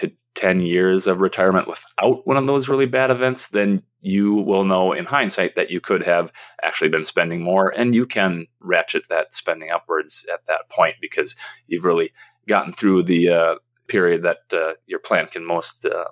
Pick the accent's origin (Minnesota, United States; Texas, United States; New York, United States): Minnesota, United States; So I am a Minnesotan, and I decided to accept a full tuition scholarship to the University of Minnesota, a school that both my mother and father and my father's father attended.